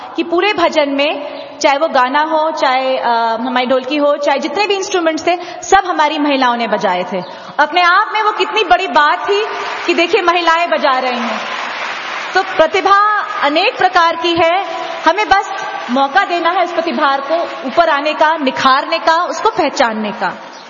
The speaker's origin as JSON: {"language": "Hindi", "region": "Uttar Pradesh", "country": "India", "said": "मैं यूपी की रहने वाली हूं और मेरा जो शादी हुई है वो बंगाली परिवार में हुई है।"}